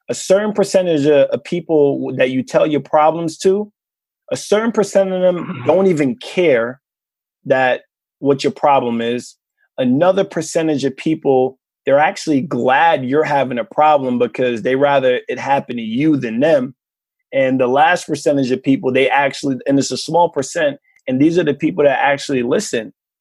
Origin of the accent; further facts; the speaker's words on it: Queens, New York, United States; I think as men growing up in Queens, if you share your feelings, you soft.